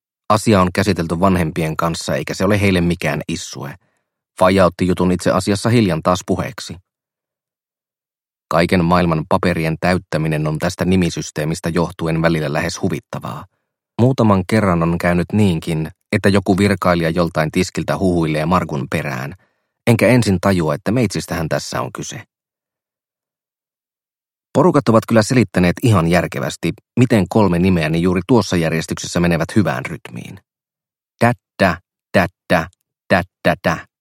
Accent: Espoo, Uusimaa, Finland; Olin vielä ihan natiainen, kun perhe muutti kaupungin sisällä pari kertaa. Pidän itseäni mankkaalaisena

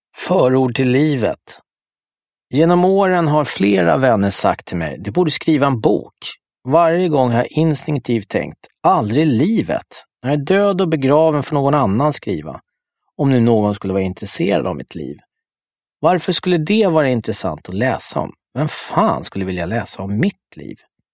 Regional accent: Stockholm, Stockholm County, Sweden; Jag är uppväxt på Södermalm under 70- och 80-talet.

